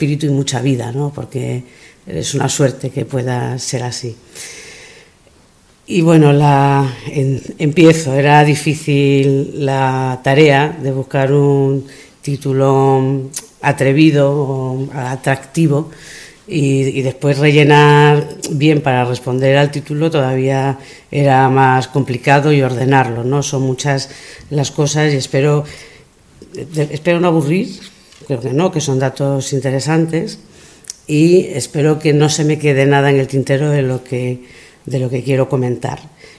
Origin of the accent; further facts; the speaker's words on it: Asturias, Spain; also born or lived in León; yo soy de muchos sitios, pero casi siempre me defino como una asturiana que nació en León, porque en verdad toda mi formación desde la adolescencia o de la preadolescencia fue aquí hasta el nacimiento de mi hija